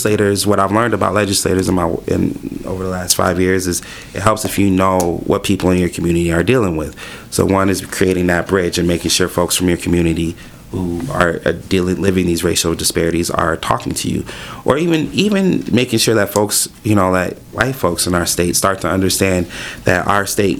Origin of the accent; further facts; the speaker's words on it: Minneapolis, Minnesota, United States; I grew up in a Nigerian church. I grew up in the Phillips neighborhood, which is one of the most diverse communities in the state.